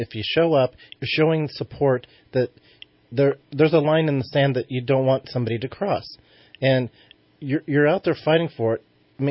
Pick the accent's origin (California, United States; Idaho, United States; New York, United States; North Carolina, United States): California, United States; McArthur; I grew up in a small town. I grew up in MacArthur, which is northeastern Shasta County. So it's 75 miles away from Redding, up in the hills.